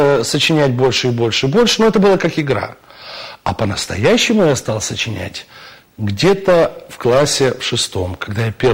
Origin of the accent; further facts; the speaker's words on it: Brest, Brest Region, Belarus; А тогда же вот я родился и жил в Бресте.